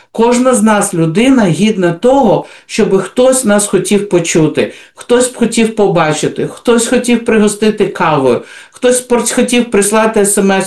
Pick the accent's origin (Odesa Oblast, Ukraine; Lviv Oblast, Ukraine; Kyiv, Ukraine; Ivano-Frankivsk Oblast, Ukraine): Kyiv, Ukraine; Окей, я з Києва, у мене все добре.